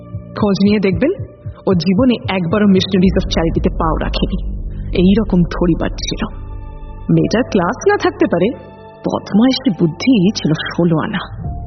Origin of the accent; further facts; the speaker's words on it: West Bengal, India; now in Chicago, United States; আমার দেশের বাড়ি তো নদিয়ায়, কলকাতায় একটা ফ্ল্যাট রাখতে হয় তাই এটা কিনে রেখেছি। মুম্বাই আর বেঙ্গালুরুতেও একটা করে আছে।